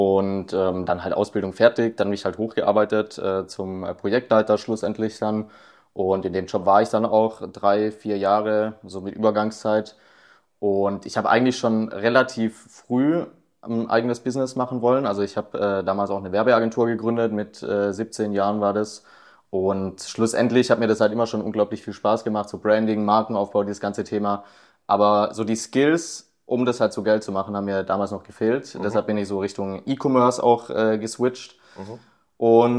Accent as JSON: {"language": "German", "region": "Baden-Württemberg", "country": "Germany", "said": "ich komme vom Bodensee, also direkt an der Schweizer Grenze"}